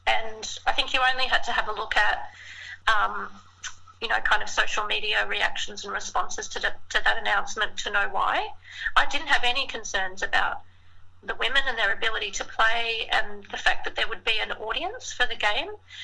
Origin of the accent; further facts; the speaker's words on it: Gold Coast, Queensland, Australia; also born or lived in Victoria; My parents are both from Victoria, and I was actually born in Victoria, but growing up on the Gold Coast